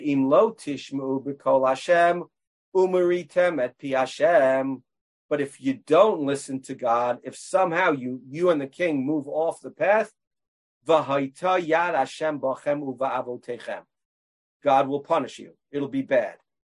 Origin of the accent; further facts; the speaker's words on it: United States; Again, we grew up in America.